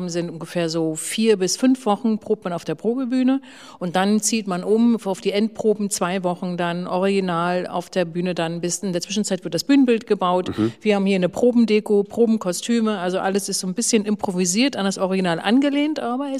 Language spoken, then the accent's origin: German; Rostock, Mecklenburg-Vorpommern, Germany; also born or lived in Wismar; ich komme aus dem wunderschönen Mecklenburg. Schön. Ich bin nämlich in Wismar geboren und in Rostock in einer schönen Platte in Lüttenklein groß geworden. Da bin ich zur Schule gegangen und habe meine ersten Lebensjahre in Rostock verbracht.